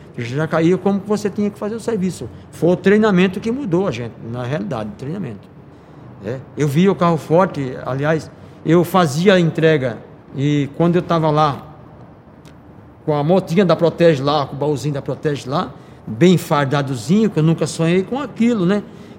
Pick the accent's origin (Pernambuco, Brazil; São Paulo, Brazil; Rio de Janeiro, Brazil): São Paulo, Brazil; born there; nasci em São Paulo, nasci na Vila Maria Alta, mas meus pais são nordestinos e um tempo fomos morar no Nordeste